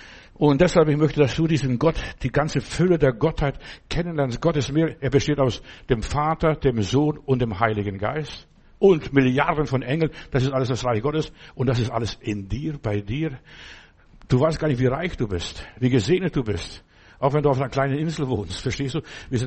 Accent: Germany; damit ich auch unterwegs Fernseh oder die Programme aus meiner Heimat, aus Deutschland oder wo auch immer, wo ich bin, hören kann

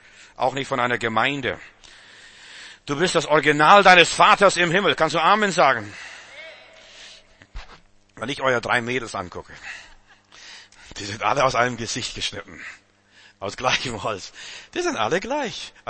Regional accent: Russia; now in Germany; Stell dir mal vor, ich bin in Russland aufgewachsen, jetzt lebe ich in Deutschland.

